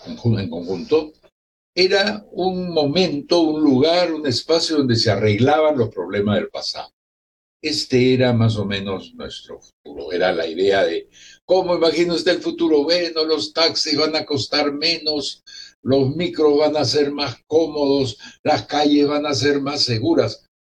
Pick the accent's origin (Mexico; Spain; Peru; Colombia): Peru; Parece que soy, como tantos peruanos, más un presentista que un futurista.